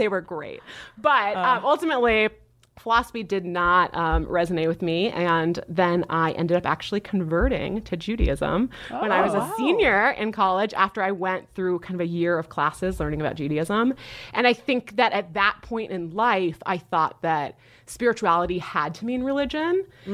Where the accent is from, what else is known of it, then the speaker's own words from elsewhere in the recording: Nebraska, United States; I was raised in a really, by the way, okay, I was raised in Nebraska. You guys talk about that funny bone in Nebraska all the time. That is like less than a mile from my house.